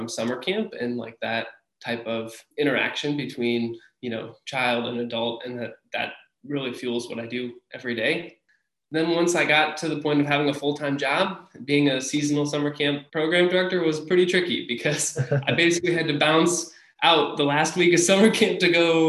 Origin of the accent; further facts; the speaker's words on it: Cedar Rapids, Iowa, United States; Yeah, so I grew up in Iowa, in Cedar Rapids, Iowa.